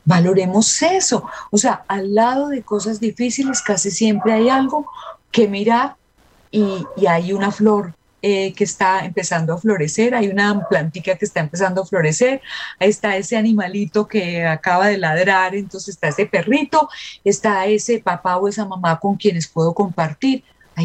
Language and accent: Spanish; Colombia; nosotros, por lo menos como colombianos, estamos lejos de estar vacunados la mayoría.